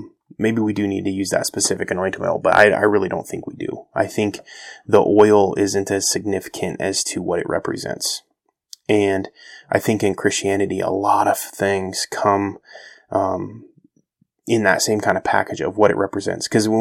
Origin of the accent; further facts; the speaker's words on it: United States; even the way I'm pronouncing it isn't correct because I'm American and I can't speak that language.